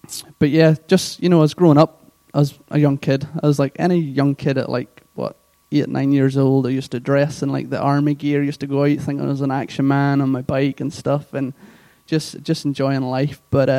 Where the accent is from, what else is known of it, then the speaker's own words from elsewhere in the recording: Northern Ireland, United Kingdom; accent: Northern Irish; now in England; So, as you can tell, my accent is from Northern Ireland. If you need an interpreter, Colin will be more than happy to come up. But yeah … so I'm from Northern Ireland